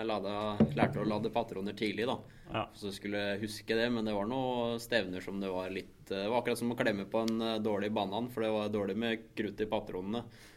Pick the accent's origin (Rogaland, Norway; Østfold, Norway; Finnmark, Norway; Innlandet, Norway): Østfold, Norway; Mysen; så var det noen kompiser hjemme på Mysen som inviterte meg og spurte meg og lyst til å være med og skyte på Eisbergbanen.